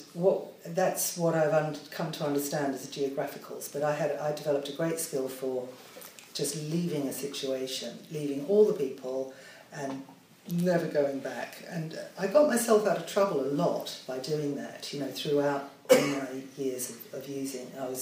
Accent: Australia; my story is that I'm from Australia, and I was, you know, born into a family that was, you know, bohemian

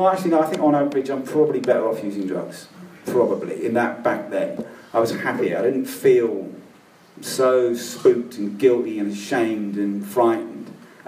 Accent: Hampstead, London, United Kingdom; born there; I was born in Hampstead.

